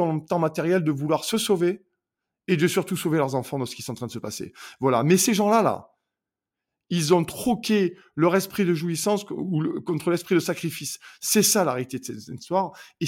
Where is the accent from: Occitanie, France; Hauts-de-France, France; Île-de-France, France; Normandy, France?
Occitanie, France; Montpellier; moi, je suis de Montpellier, dans le sud de la France